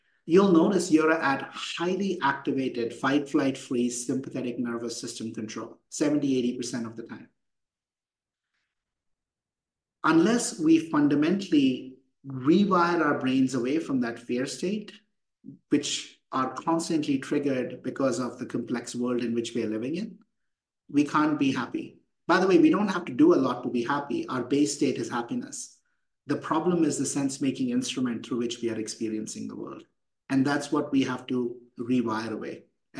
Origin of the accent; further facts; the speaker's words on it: India; I grew up in India. I'm an engineer.